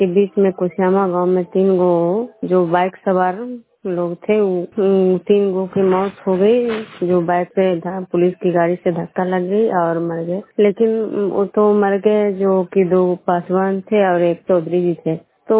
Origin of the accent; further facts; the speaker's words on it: Bihar, India; मैं विष्णुपुर ग्राम खेड़ा पंचायत नालंदा जिला नरोसा प्रखंड के निवासी हूँ।